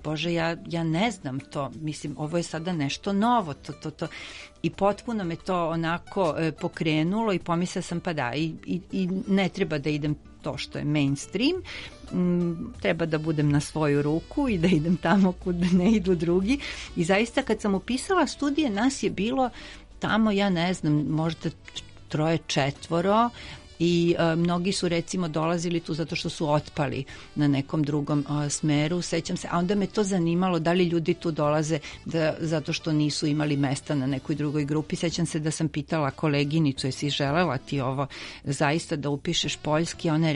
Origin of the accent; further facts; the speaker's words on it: Belgrade, Serbia; born there; rođena sam u Beogradu